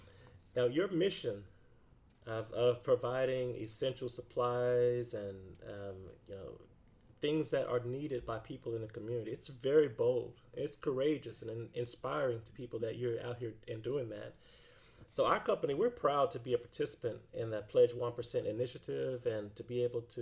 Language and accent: English; Texas, United States; Yeah, that's from my time of growing up in Texas, it's always something that we've celebrated and that we knew a lot about.